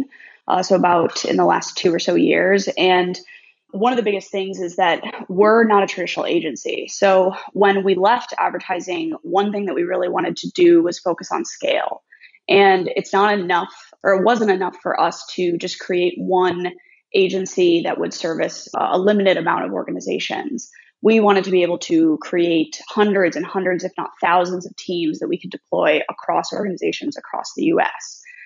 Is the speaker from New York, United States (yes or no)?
yes; Syracuse, New York, United States; So I actually grew up in Syracuse, New York, and I went to Syracuse University for communications design.